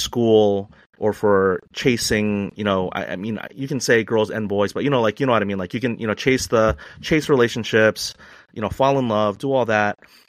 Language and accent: English; New York City, New York, United States; I grew up in New York, in Queens, New York City, in the 90s. So I'm a 90s basketball guy.